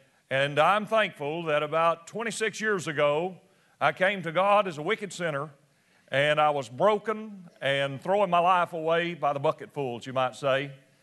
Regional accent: Tennessee, United States; accent: Tennessee; And so if you can get past I'm from Tennessee, and I speak the old Tennessee accent.

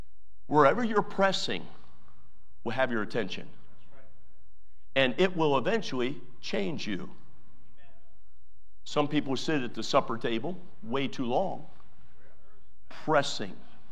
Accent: Maryland, United States; It was in Hampstead, Maryland. I was raised in Maryland.

